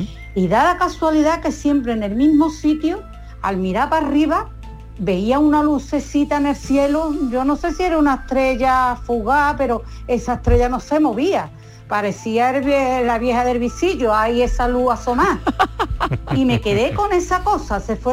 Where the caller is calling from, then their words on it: Seville, Andalusia, Spain; de Sevilla.